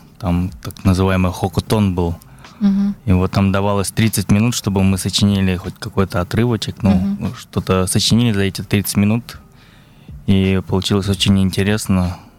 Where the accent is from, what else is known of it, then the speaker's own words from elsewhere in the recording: Buryatia, Russia; Мы вчетвером из Бурятии.